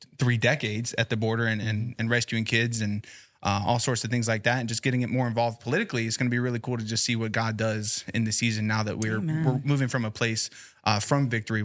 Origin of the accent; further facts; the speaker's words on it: Florida, United States; Yeah, you got me. I'm from Florida too.